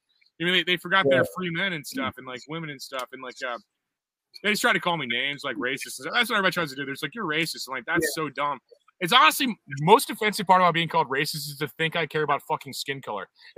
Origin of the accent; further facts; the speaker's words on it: O'Fallon, Missouri, United States; Everybody went to my hometown instead, and everybody's out in O'Fallon and where I'm from and stuff instead.